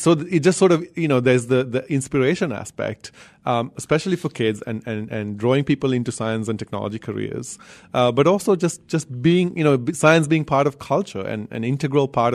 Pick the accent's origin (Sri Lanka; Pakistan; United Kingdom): Sri Lanka; I grew up in Sri Lanka, mm-hmm. Developing country with, even today, not a single professional astronomer.